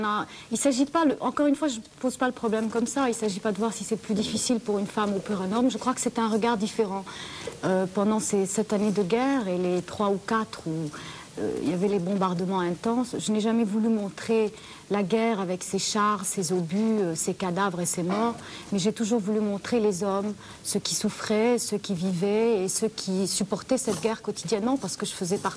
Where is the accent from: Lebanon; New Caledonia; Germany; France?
Lebanon; moi aussi, en tant que Libanaise